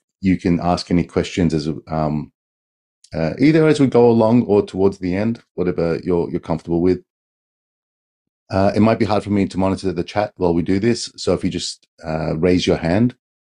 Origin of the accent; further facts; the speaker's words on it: Australia; now in Japan; myself, I've been in Japan for 20 years. I'm an Australian.